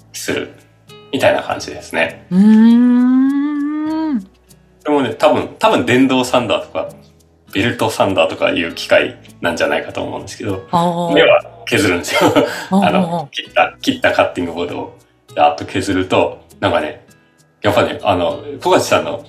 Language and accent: Japanese; Sapporo, Hokkaido, Japan; まあ僕は札幌なんですけど、